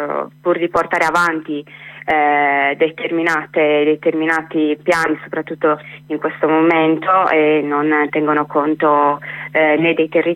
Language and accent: Italian; Sardinia, Italy; noi come sardi e sarde insomma non possiamo non tenere in conto che la Sardegna è un territorio direttamente coinvolto